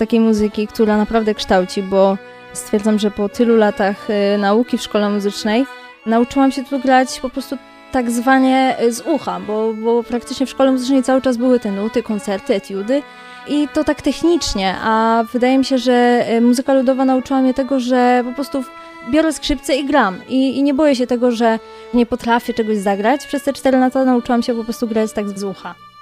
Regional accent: Kalisz, Greater Poland Voivodeship, Poland; Nie jestem z Turska, jestem z Kalisza. Kaliszanka.

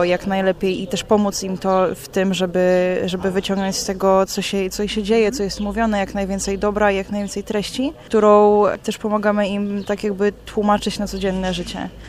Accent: Kraków, Lesser Poland, Poland; przyjechałam na Wołczyn z Krakowa po raz już 5. bądź 6.

